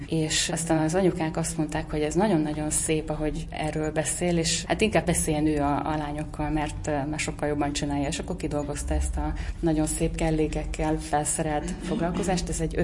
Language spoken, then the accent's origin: Hungarian; Budapest, Hungary; Magyarországra jöttem Budapestről.